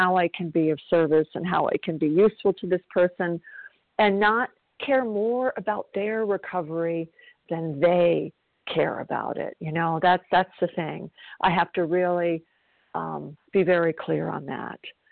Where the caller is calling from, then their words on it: South Carolina, United States; I'm calling from South Carolina